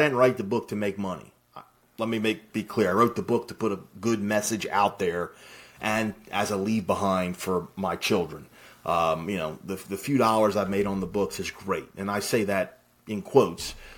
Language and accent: English; Philadelphia, Pennsylvania, United States; And go figure, I'm from Philadelphia, and the kid gets drafted by the Phillies.